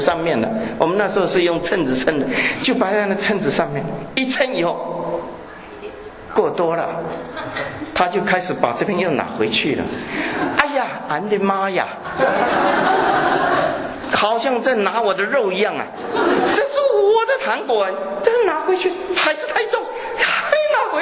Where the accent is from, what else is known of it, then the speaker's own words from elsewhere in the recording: Taiwan; 只有那个小的，我们台湾话叫做干妈屌，很小的店